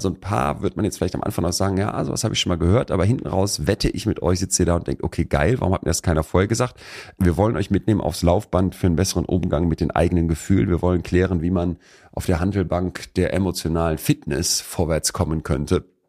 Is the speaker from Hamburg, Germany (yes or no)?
no; North Rhine-Westphalia, Germany; wir natürlich als Rheinländer und Karnevalisten